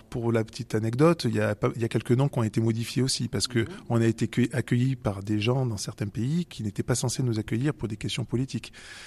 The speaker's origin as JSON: {"language": "French", "country": "France", "said": "Nous, on est des Français qui avons le luxe de pouvoir voyager."}